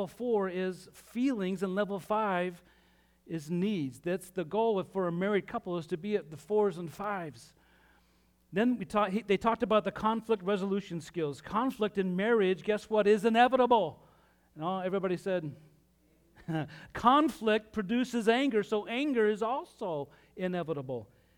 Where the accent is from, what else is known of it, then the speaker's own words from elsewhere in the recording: Utah, United States; I'm from Utah.